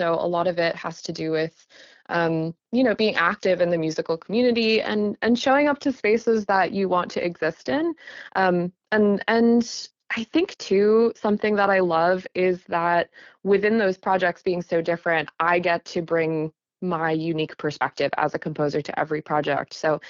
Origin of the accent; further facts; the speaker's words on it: Connecticut, United States; now in Ann Arbor, United States; I grew up in Connecticut. I went to my undergrad at the Hart School in Connecticut.